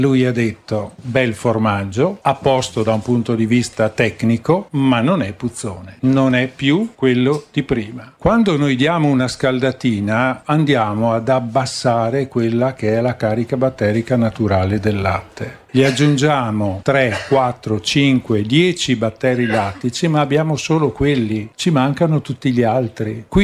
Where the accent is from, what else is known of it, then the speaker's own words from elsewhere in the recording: Trentino-Alto Adige, Italy; Io vengo dal Trentino.